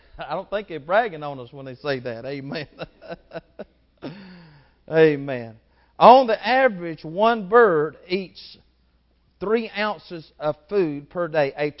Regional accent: the South, United States; 1 gallon of tea, and I'm being from the South. Let me put in there sweet tea.

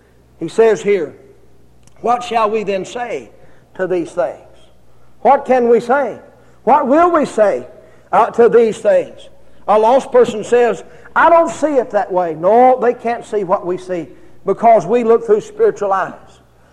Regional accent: United States; born there; I thank Him that I was born in America. I thank Him that I was born where I was born, when I was born.

